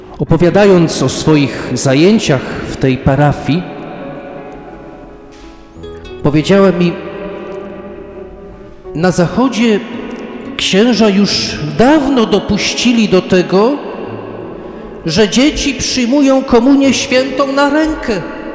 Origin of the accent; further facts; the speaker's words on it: United States; Polish is a second language; moved away as an adult; now in Poland; Ja się w Polsce nie urodziłem. Ja przeprowadziłem się do Polski ze Stanów Zjednoczonych, jak miałem 34 lata. Już byłem kapłanem.